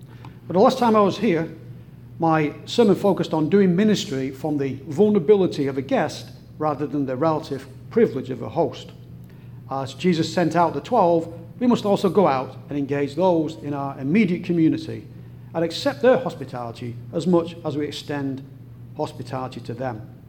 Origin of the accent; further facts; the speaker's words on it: North West England, United Kingdom; walk a suspected 1,000-year-old Anglo-Saxon era pilgrimage route from Whalley Abbey to the outskirts of my hometown, stopping at ancient places of worship along the way.